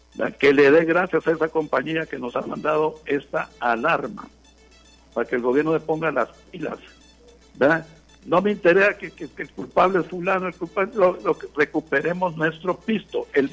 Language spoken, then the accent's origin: Spanish; Honduras; esa es mi cuestión como ciudadano hondureño